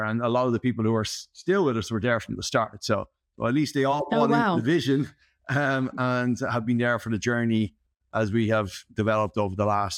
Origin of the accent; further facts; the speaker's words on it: Ireland; Well, when we were setting up, the vision was, we are Irish, but we play in premium whiskey, premium spirits